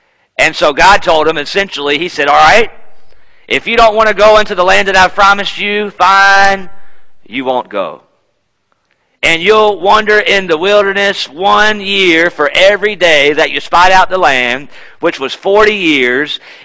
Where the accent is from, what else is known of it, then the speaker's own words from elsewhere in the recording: North Carolina, United States; I'm from North Carolina, cross-cultural marriage.